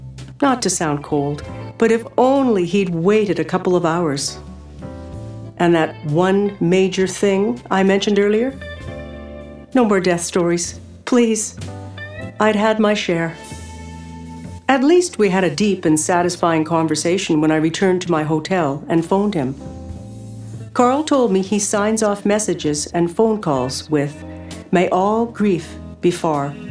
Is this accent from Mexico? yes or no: no; Canada; When I said I came from Canada